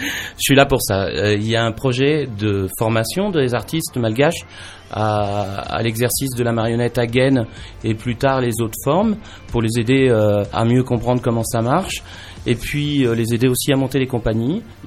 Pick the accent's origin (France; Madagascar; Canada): Madagascar; Antananarivo, Analamanga; born there; Je suis à moitié malgache, je suis né à Tananarive, en Cadifoot, chez les sœurs d'un Cadifoot